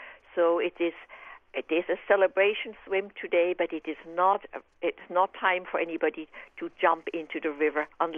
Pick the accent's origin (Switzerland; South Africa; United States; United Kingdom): Switzerland; moved away; I grew up in Switzerland swimming in rivers, and when I first immigrated in 1979, that was my first wish.